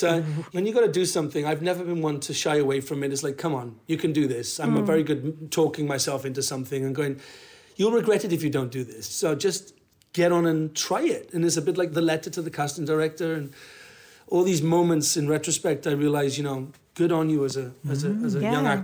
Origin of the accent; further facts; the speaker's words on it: Wales, United Kingdom; I said, I'm a Welsh actor, nudge, nudge. I'm 27.